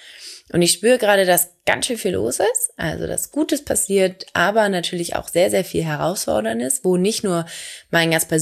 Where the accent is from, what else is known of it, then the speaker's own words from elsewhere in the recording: Hamburg, Germany; ich komme aus Hamburg, also Franzbrötchen